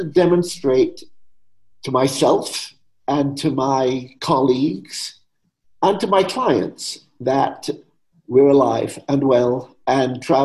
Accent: London, United Kingdom; I grew up in England, obviously, in post-war London. I was born in the last day of 1949, so I grew up in the 50s.

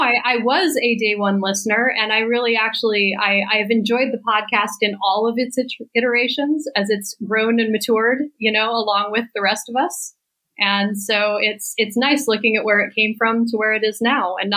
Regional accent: Southwest, United States; I grew up in the Southwest, and I like the idea of a Western without the, let's say, cultural complexities

